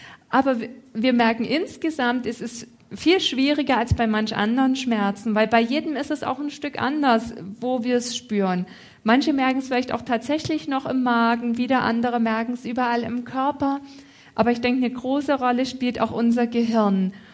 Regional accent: Waren, Mecklenburg-Vorpommern, Germany; Ich komme eher aus dem Norden, aus Waren, Mecklenburgische Seenplatte.

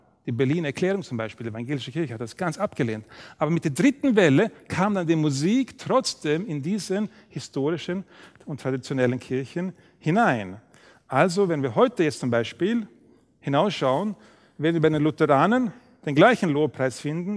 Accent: Sweden; in meiner Heimatstadt in Schweden, wo ich aufgewachsen bin

